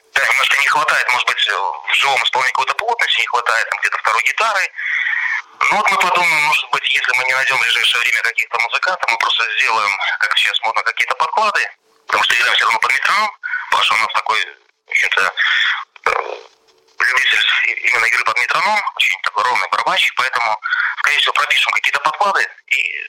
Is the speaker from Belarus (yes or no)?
yes; Bykhov, Mogilev Region, Belarus; мы попали в мой родной городок под названием Быхов, если кто-то знает